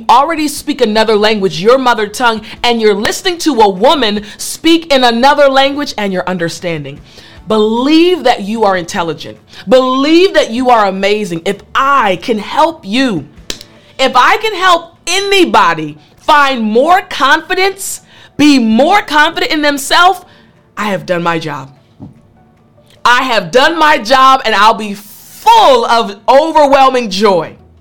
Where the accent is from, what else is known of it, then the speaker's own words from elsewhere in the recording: United States; first language English; That's right, I'm from America. Do you know what my mother tongue, my first language is? You got it, English. That makes me what? A native speaker.